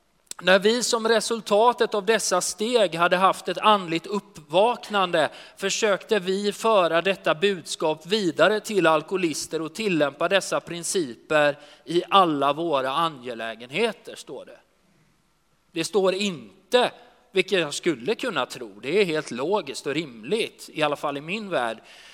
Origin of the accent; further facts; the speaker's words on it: Sweden; Jag är uppvuxen på Kattegatt.